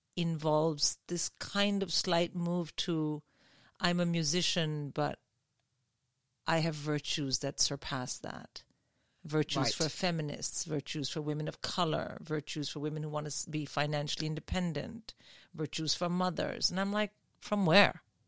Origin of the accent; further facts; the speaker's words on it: India; I grew up in India